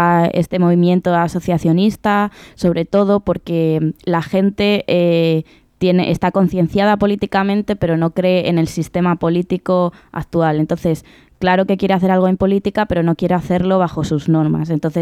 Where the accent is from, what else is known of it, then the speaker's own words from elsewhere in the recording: Madrid, Community of Madrid, Spain; en Madrid, yo soy de Madrid